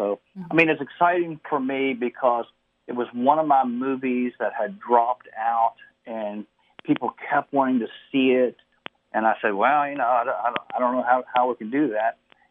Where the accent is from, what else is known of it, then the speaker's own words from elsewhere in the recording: Martinsburg, West Virginia, United States; I grew up in Martinsburg, outside of Martinsburg.